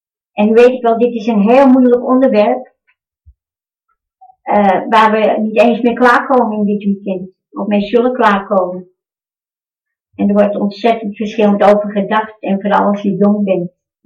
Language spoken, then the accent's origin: Dutch; Amsterdam, North Holland, Netherlands; uit Amsterdam.